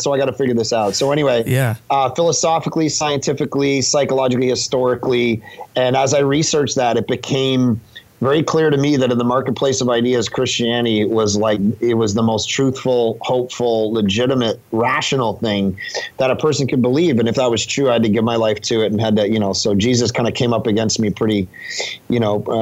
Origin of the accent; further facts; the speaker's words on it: Ontario, Canada; born or raised there; now in Vancouver, Canada